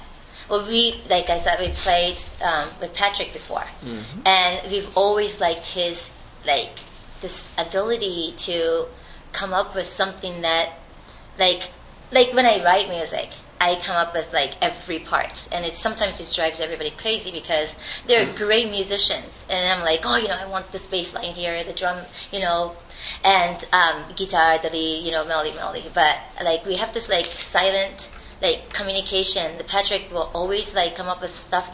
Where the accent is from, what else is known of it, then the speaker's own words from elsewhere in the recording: Shibuya, Tokyo, Japan; I'm from Shibuya.